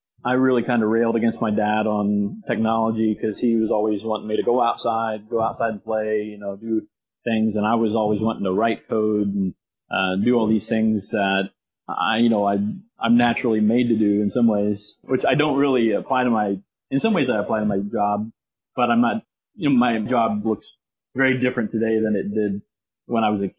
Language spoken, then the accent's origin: English; Muncie, Indiana, United States; now in Central Florida, United States; I am from Muncie, Indiana. A lot of great people were produced from there.